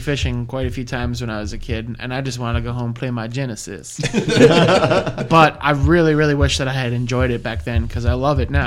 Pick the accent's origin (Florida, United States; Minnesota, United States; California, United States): Minnesota, United States; Now, as a Minnesotan... I have several answers.